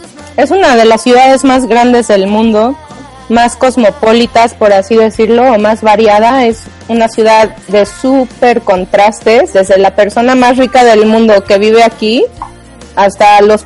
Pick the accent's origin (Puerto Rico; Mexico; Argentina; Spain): Mexico; Mexico City; los que somos de la Ciudad de México nos quedamos a pasar aquí Navidades